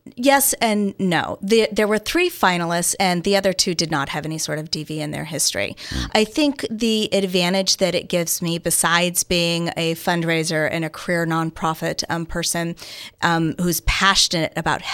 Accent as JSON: {"language": "English", "town": "Phoenix", "region": "Arizona", "country": "United States", "tie": "born or raised there", "said": "I'm actually from Phoenix, Arizona. So grew up there and went to work for Special Olympics."}